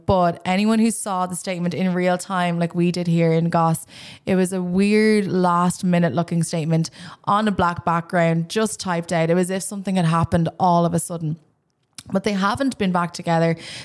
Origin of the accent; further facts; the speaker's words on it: Ireland; And as an Irish person, I'm obviously so proud to see someone doing so well